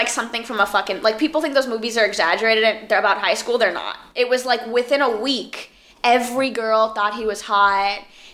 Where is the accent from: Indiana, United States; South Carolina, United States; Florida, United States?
Florida, United States; Miami; I'm like from Miami.